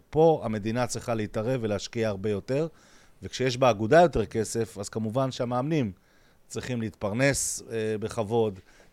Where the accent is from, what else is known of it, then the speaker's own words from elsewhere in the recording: Netanya, Central District, Israel; אני מנתניה